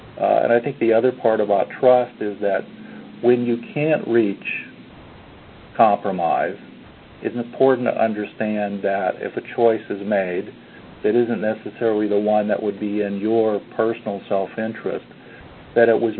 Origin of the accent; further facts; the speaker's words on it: United States; So I think, I am an American, but I've spent a lot of time interacting with folks around the world, and I'm comfortable with that.